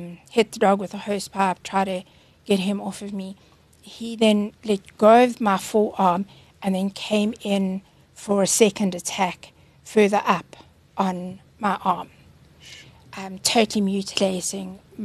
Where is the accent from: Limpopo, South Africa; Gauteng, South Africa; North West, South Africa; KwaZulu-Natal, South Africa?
Gauteng, South Africa; Alberton; Born and bred, always been in the south. Okay. Always been in Alberton, yes.